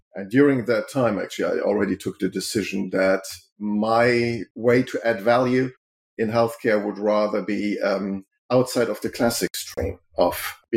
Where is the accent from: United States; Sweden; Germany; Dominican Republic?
Germany; My mom is French, but I grew up in Germany.